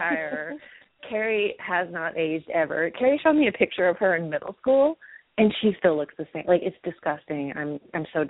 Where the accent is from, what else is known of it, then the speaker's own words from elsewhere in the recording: the South, United States; But it was from me growing up in the South, you know, with my hair in a ponytail.